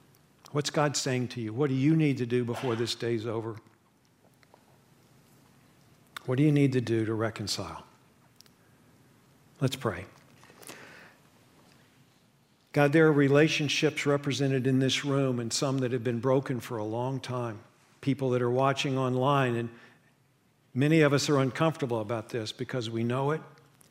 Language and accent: English; West Virginia, United States; I'm from West Virginia, and that's one of the things we're famous for.